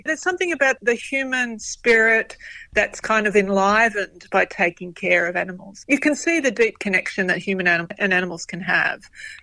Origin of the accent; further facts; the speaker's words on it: Australia; because I am Greek and because I am Australian